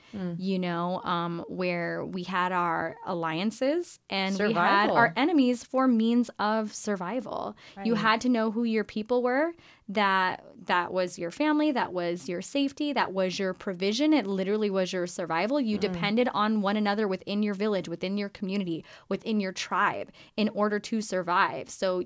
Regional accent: United States; I'm like, I love America. I'm American.

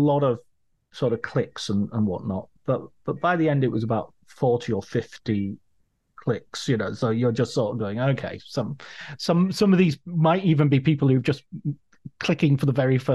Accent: North West England, United Kingdom; growing up in Cumbria

